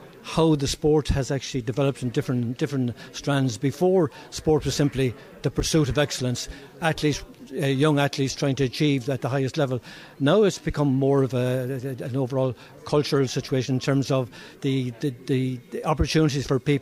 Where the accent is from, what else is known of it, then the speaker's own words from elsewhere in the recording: Tipperary, Munster, Ireland; moved away as an adult; now in Dublin, Ireland; I'm from Tiptown, but I'm living in Dublin for the past 30 odd years, but still Tipperary man, still buy the local paper every week.